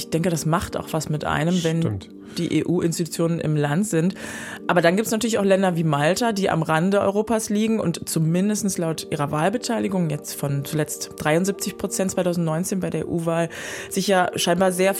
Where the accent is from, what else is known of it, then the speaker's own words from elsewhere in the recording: West Germany, Germany; aber ich bin ja auch Wessi.